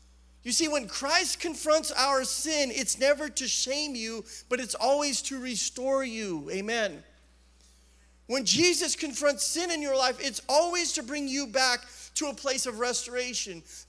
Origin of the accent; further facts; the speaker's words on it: Idaho, United States; moved away; When I moved to the valley, everybody said I sounded like I was from another world. Because I was from Idaho, and we talk slower, and I don't know, we just, whatever.